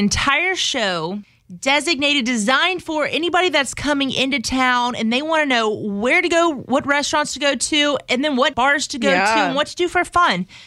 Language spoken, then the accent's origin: English; Baton Rouge, Louisiana, United States; I mean, growing up in Baton Rouge, we had a Nymphas.